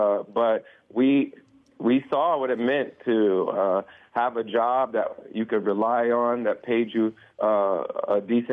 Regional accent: Ohio, United States; after Trump and Vance were spreading those lies about the Haitian migrants in my hometown, we were getting bomb threats in my city, and my mother still lives there.

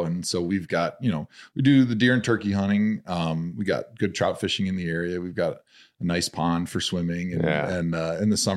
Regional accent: Brookfield, Wisconsin, United States; I mean, I grew up in Brookfield, so it's not like I grew up on a farm.

